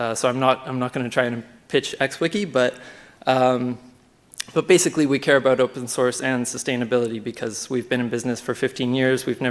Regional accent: Canada; moved away as an adult; now in France

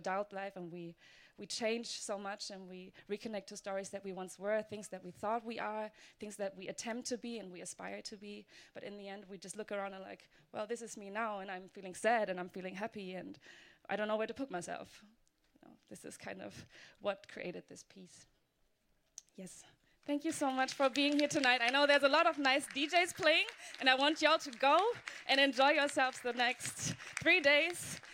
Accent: Germany; So basically, I grew up in the diaspora. So I was born in Germany as a child of a German father and a Papua New Guinean mom.

